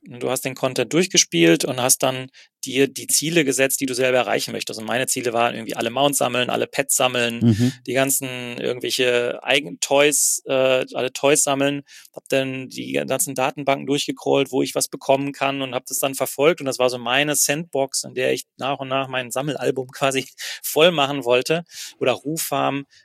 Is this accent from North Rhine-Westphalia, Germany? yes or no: yes; Wanne-Eickel, North Rhine-Westphalia, Germany; bin jeden Tag von Wanne-Eickel nach Köln getigert mit meinem Auto.